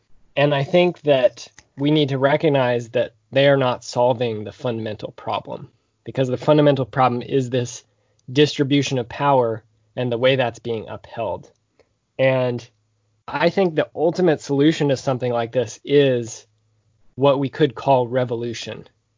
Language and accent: English; Seattle, Washington, United States; I grew up in Seattle in this post-WTO era